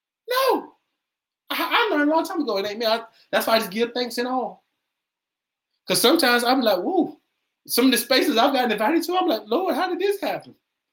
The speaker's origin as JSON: {"language": "English", "town": "Kittrell", "region": "North Carolina", "country": "United States", "tie": "born or raised there", "said": "We still don't have a stoplight. My wife told me to stop claiming him. I grew up in Kittrell."}